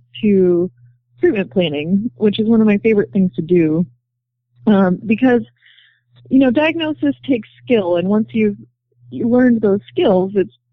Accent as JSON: {"language": "English", "town": "Madison", "region": "Wisconsin", "country": "United States", "tie": "born or raised there", "also_born_or_lived": "Minnesota / Iowa", "said": "Well, I'm from Madison, Wisconsin, and I grew up there. I went to college in Minnesota and then went on to dental school at the University of Iowa."}